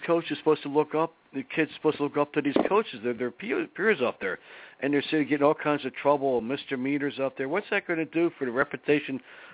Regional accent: Philadelphia, Pennsylvania, United States; I said I'm from the Northeast, you know, in Philadelphia.

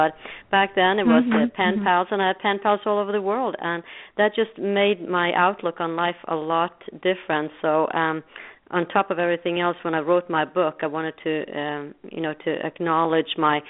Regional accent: Bergen, Vestland, Norway; English is a second language; I come from Bergen, Norway

